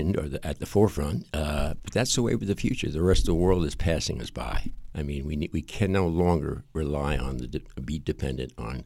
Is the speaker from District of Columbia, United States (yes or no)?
no; New York, United States; When I grew up in New York in a public school